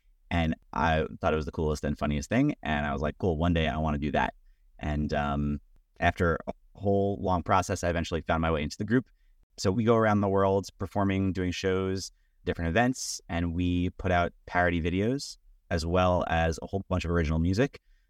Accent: Brooklyn, New York, United States; So, I grew up in Brooklyn. At the time when a lot of Ashkenaz Jews were still living in Brooklyn, before it became fully, I guess, Sephardi, or at least in the area of Brooklyn where I was.

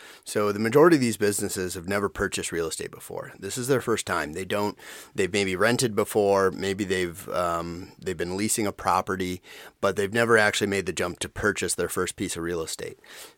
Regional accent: Redfield, South Dakota, United States; now in Minneapolis, United States; I grew up in Redfield, South Dakota, went to University of South Dakota after graduating from Redfield Public, went to Minneapolis after graduation to pursue a career in finance with U.S. Bank

